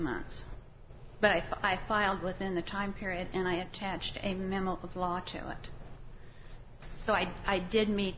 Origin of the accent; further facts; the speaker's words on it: Morris, Illinois, United States; I'm from Morris, Illinois.